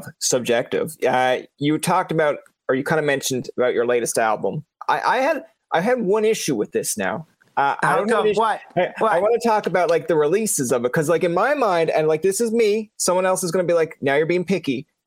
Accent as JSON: {"language": "English", "region": "East Coast", "country": "United States", "said": "I'm from the East Coast. It makes more sense for me to go the other way."}